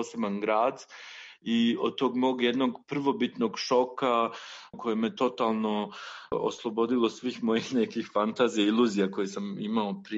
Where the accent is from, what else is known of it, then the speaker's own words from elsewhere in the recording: Bosnia & Herzegovina; Ja sam sam rodom iz Bosne, nikada nisam bio u Vranju.